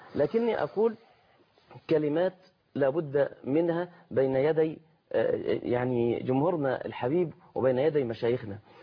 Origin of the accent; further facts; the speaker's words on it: Egypt; إحنا عندنا في مصر